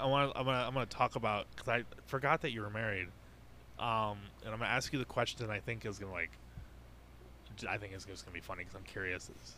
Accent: North Dakota, United States; like grew up in North Dakota, went to the school, like I'll always be a Bison fan

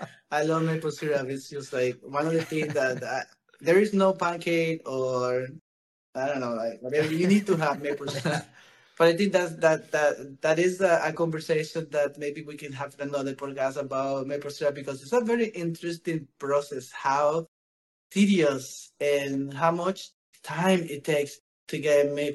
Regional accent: Nicaragua; English is a second language; also born or lived in Finland; now in Canada; obviously it was cultural shock for me switching countries from Finland, but I am originally from Nicaragua.

